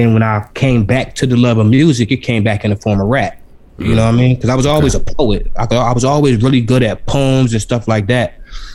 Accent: New York, United States; You know, I'm from New York, so I got this big fitted hat on.

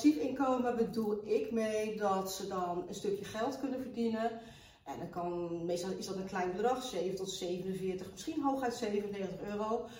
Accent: Rotterdam, South Holland, Netherlands; Ook al ben ik Rotterdamse

